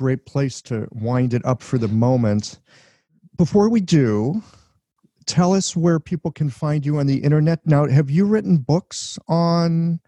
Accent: United States; I'm an American and they won't let us into the EU at this point.

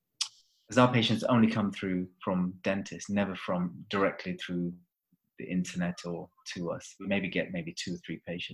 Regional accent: London, United Kingdom; So I mean, I'm from London

